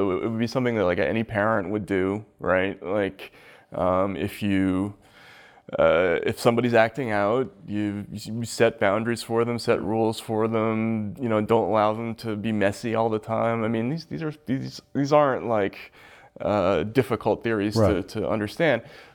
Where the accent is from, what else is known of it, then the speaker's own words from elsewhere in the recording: Boston, Massachusetts, United States; he remembered talking to people in Southie in Boston, you know, my hometown